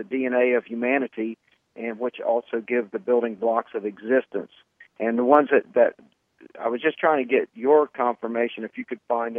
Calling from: Ohio, United States; I'm calling from Southern Ohio.

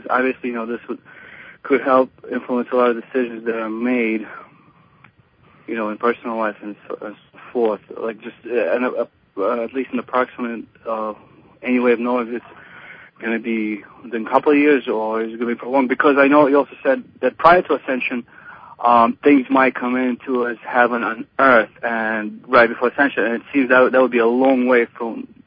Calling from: New York, United States; I'm calling from New York.

